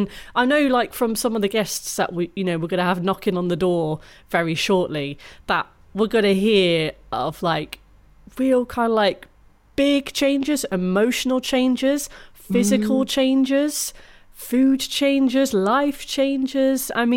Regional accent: United Kingdom; No, I think that's as British people, perhaps.

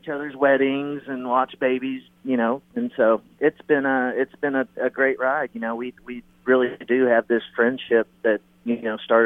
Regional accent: Texas, United States; and so we're from Texas. We're looking forward to maybe a little cooler weather.

